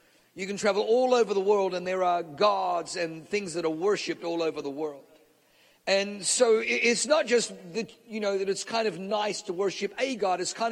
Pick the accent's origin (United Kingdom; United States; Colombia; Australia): Australia; accent: Australian; And my son, actually, who was born in New Zealand, gives me a hard time with my Australian accent.